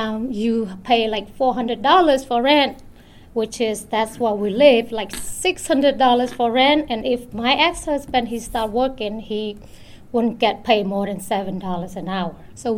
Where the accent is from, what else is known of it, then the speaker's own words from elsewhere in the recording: Thailand; also born or lived in Myanmar; I was born in Thailand. My high school diploma is from Burma.